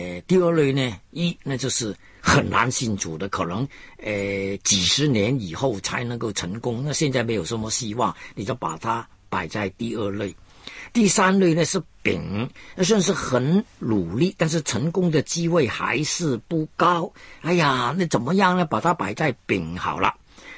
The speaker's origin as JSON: {"language": "Chinese", "country": "China", "said": "你看我们中国人多紧张"}